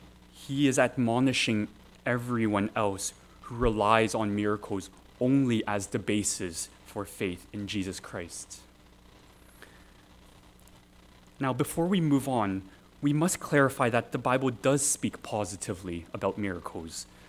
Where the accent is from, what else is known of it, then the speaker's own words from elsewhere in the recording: Toronto, Ontario, Canada; In the church I grew up in Toronto